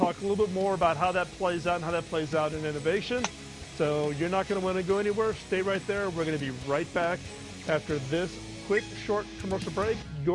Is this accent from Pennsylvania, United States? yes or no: no; Chicago, Illinois, United States; I grew up in Chicago, by the way, so I have a little affinity for FLW.